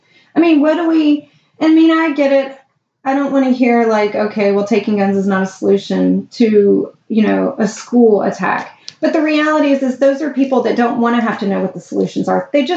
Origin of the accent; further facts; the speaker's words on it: Santa Fe, Texas, United States; my hometown is Santa Fe, Texas.